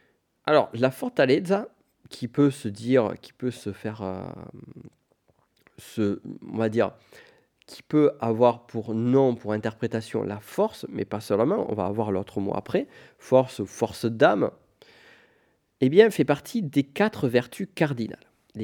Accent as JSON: {"language": "French", "region": "Pyrenees", "country": "France", "said": "moi je viens des Pyrénées, c'est pour ça que j'ai un accent si fort"}